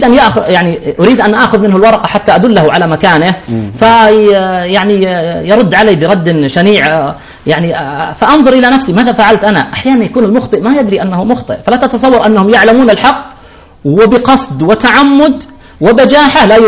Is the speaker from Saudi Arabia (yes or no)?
yes; Saudi Arabia; وجيزان مدينة عزيزة عندنا في السعودية